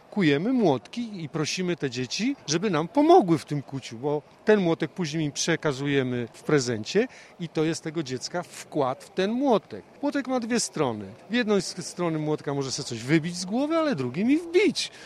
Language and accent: Polish; Strzegom, Lower Silesian Voivodeship, Poland; jestem z Dolnego Śląska, ze Strzegomia, z granitowego serca Polski.